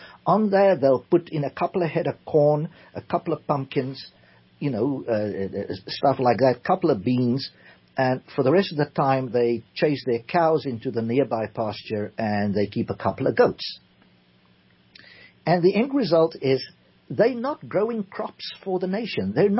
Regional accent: South Africa; first language Afrikaans; English is a second language; you'll find the Afrikaans language, which is my mother tongue, is dominant in the two western provinces of the country.

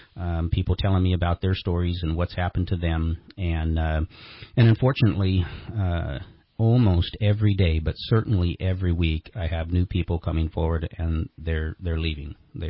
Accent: Reading, Pennsylvania, United States; I grew up here in Reading, and this is a tough place to make a living.

